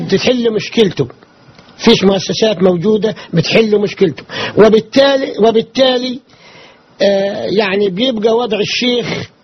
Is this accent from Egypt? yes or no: yes; North Sinai, Egypt